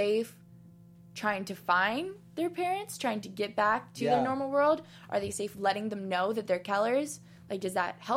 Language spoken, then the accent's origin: English; Texas, United States; So I'm from Texas.